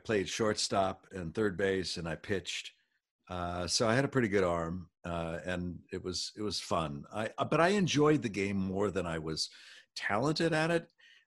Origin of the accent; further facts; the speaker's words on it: California, United States; moved away as an adult; Well, I left my home state of California in September of 1976. I was 20 years old, and I didn't know what I wanted to do.